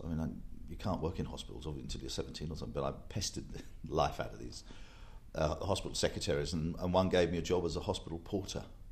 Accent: Willesden, London, United Kingdom; born there; I was born in Willesden, in North London, sort of Shepherd's Bush and that kind of area.

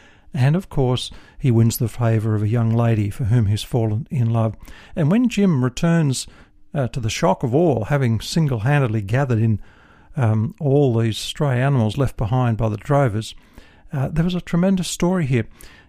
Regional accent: New South Wales, Australia; I was born in the Snowy Mountains area, and I've seen some of that rugged country that Banjo Paterson's poem depicts, and I was brought up on a farm in that area.

